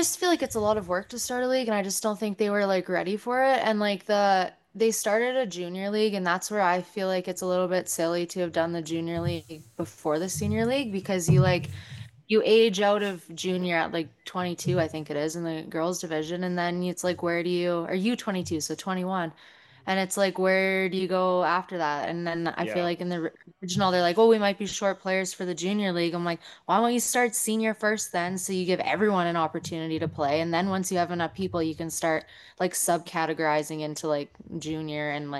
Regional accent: Estevan, Saskatchewan, Canada; And obviously it's we live in the South, Jenna's from Regina and I'm from Estevan.

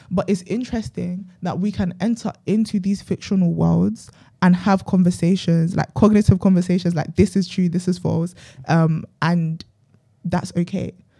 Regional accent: Nigeria; you're Congolese and I'm Nigerian.

